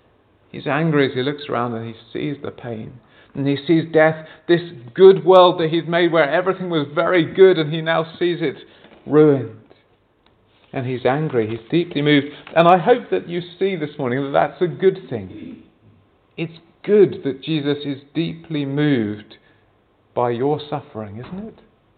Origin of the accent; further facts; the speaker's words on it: England, United Kingdom; When I was growing up in England